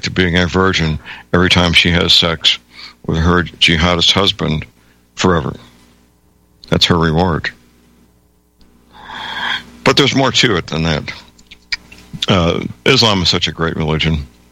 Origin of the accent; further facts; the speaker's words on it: St. Louis, Missouri, United States; That, in fact, happened in my hometown, St. Louis.